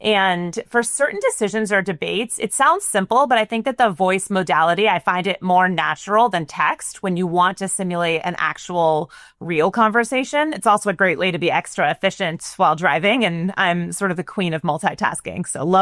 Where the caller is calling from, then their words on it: San Francisco, California, United States; So I'm here in San Francisco, the global capital of AI.